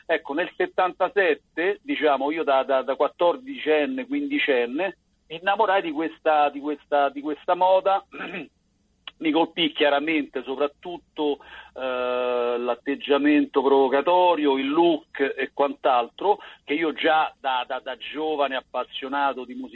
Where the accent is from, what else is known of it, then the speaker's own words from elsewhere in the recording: Rome, Lazio, Italy; Sono nato, sono cresciuto e tuttora vivo nella casa dove io sono nato e cresciuto, a Centocelle.